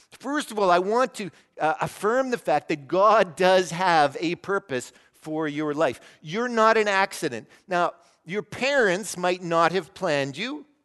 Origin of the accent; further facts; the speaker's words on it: Medicine Hat, Alberta, Canada; born there; I was born in Medicine Hat.